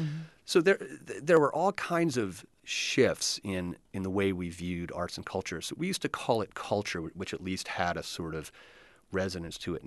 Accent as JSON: {"language": "English", "town": "Baltimore", "region": "Maryland", "country": "United States", "said": "I'm from Baltimore, so I remember when steel started to fade out"}